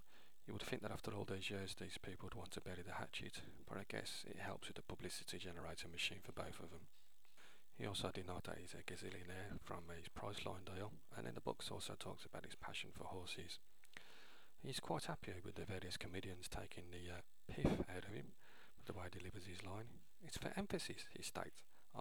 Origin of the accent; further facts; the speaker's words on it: England, United Kingdom; Yes, I'm from England.